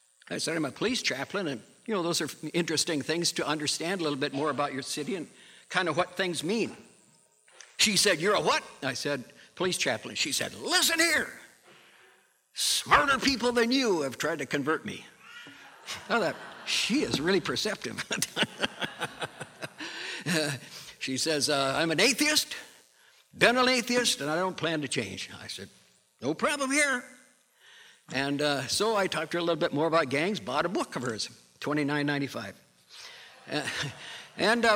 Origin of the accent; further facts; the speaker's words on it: North Dakota, United States; I am from a foreign country, as I mentioned in the first service. I'm from North Dakota. It's way yonder.